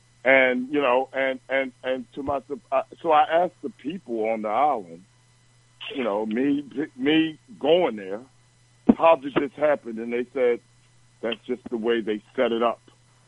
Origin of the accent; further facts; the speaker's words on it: Philadelphia, Pennsylvania, United States; I'm another brother from Philadelphia.